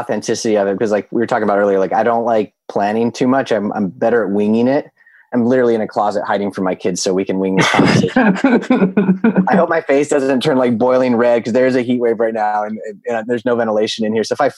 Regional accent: Carmel Valley, California, United States; So, and I grew up in Carmel Valley.

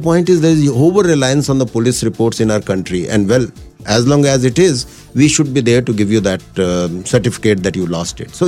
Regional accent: Himachal Pradesh, India; I am also from Himachal and I am more comfortable in Kannada, whether it's reading, writing, speaking or even thinking.

